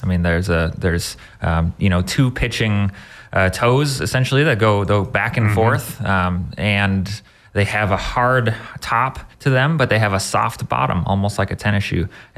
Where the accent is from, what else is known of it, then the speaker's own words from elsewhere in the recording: Minnesota, United States; I grew up in Minnesota and parents would kick us outside and it'd be, you know, 10 degrees below zero